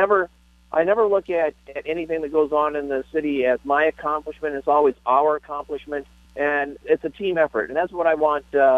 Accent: Iowa, United States; Well, I think that the opportunity to once again be back in my home state was a big draw.

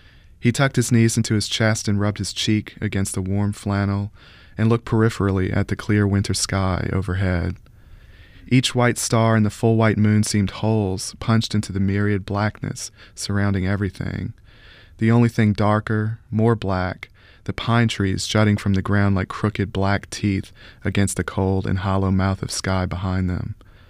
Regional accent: Folsom, Louisiana, United States; I grew up in a place very similar to the places I write about. I grew up in Folsom, which is not far from Sun and Bogalusa.

